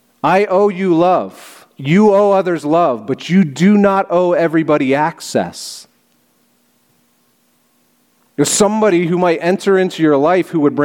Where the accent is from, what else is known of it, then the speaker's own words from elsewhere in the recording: Sharon, Pennsylvania, United States; so I grew up in Sharon, Pennsylvania. My mom's here this morning from Sharon.